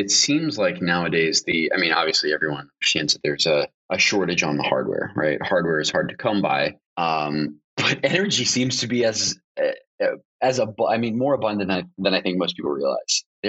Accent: Florida, United States; maybe it's growing up in South Florida and having a lot of friends that were from that part of the world.

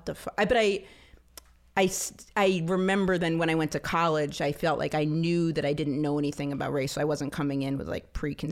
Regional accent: Maine, United States; We didn't have ESL in rural Maine because it wouldn't have applied.

